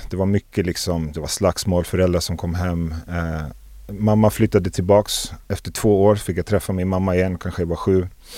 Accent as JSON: {"language": "Swedish", "town": "Fisksätra", "region": "Stockholm County", "country": "Sweden", "tie": "born or raised there", "said": "Jag växte upp i Fisksätra."}